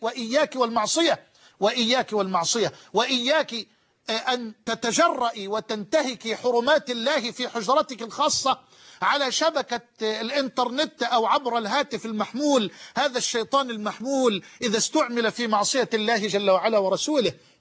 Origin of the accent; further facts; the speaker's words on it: Egypt; يمكن حتى مش لاقي عجلة عندنا في مصر